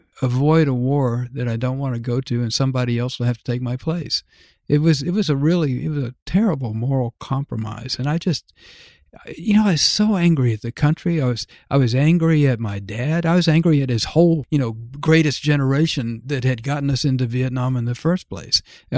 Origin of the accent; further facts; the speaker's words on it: United States; And it taught me a lot about who I was, but also who I was as an American.